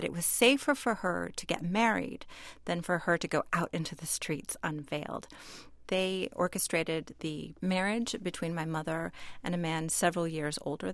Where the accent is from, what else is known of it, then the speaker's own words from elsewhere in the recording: California, United States; many of these scents, as you say, were familiar to me growing up in California. Our world was very much an Iranian one. The one we recreated in California was an Iranian world.